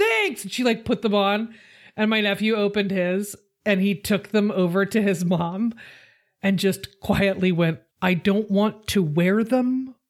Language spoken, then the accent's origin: English; Forest Grove, Oregon, United States; born there; I was born in Forest Grove, Oregon, to a, like a, at the time, I think my mom was a professor of early childhood education.